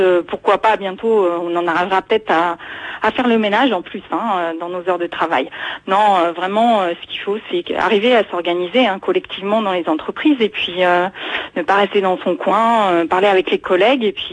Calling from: Île-de-France, France; du Val d'Oise

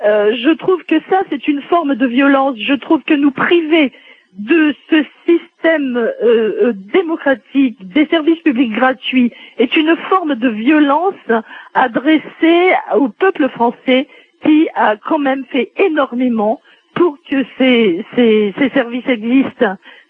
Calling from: Guadeloupe; je suis directrice de CIO, je t'appelle de la Guadeloupe.

